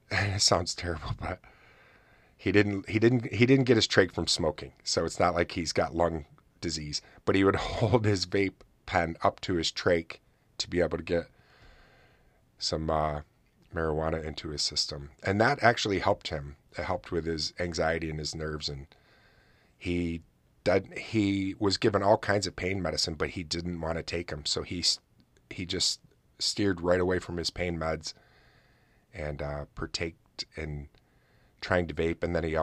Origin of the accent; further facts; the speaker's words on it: New York, United States; And I'm like, but I'm from New York.